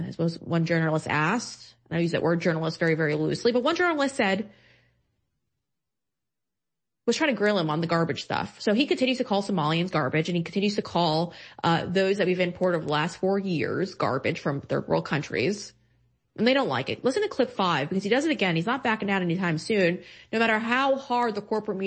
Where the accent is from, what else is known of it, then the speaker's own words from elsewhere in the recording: New York, United States; I'm from New York. My dad's obviously Italian